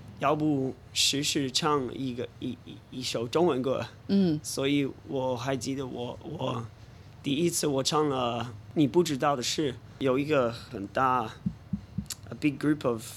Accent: Sydney, New South Wales, Australia; Chinese is a second language; 我是悉尼人，我在悉尼长大，今年30岁

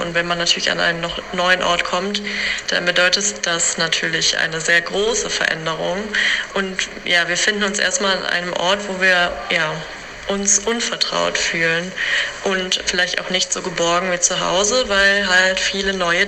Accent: Eifel, Germany; Ich komme nämlich aus der Eifel und diese Serie spielt dort.

